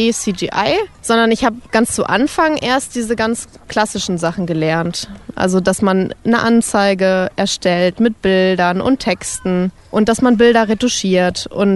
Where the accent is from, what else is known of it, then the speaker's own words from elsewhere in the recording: Bielefeld, North Rhine-Westphalia, Germany; ich bin 24 Jahre alt und ich komme auch aus Bielefeld